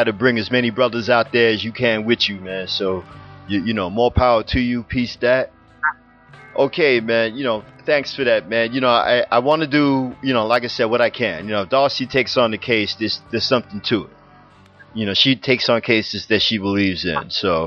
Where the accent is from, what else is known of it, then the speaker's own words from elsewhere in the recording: Philadelphia, Pennsylvania, United States; Because I'm from Philly and, you know, we've had several scandals like that here